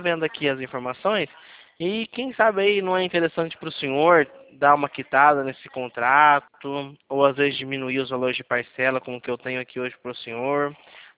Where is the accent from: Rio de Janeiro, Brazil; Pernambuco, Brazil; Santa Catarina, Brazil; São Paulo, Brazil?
São Paulo, Brazil; Mogi Guaçu; Eu sou aqui de Calheiras. Eu sou aqui de Mogi Guaçu.